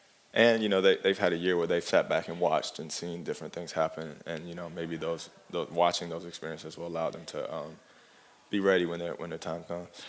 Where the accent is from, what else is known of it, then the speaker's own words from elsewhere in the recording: Atlanta, Georgia, United States; I'm from Atlanta, and I remember when Katrina hit